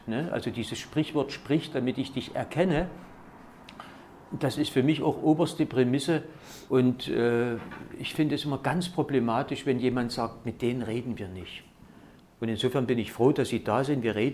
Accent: East Germany, Germany; Ich komme ja nun aus der DDR

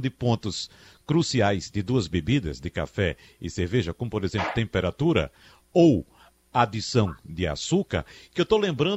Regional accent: Arcoverde, Pernambuco, Brazil; Você sabe que eu sou de Arco Verde

